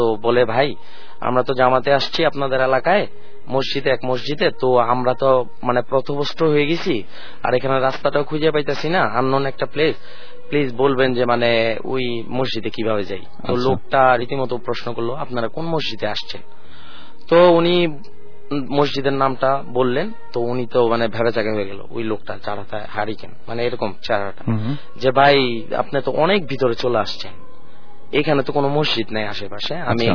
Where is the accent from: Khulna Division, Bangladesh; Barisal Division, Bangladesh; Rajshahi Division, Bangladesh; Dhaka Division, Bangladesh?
Dhaka Division, Bangladesh; Narayanganj; আমি নারায়ণগঞ্জ মাঝদার থেকে আসছি।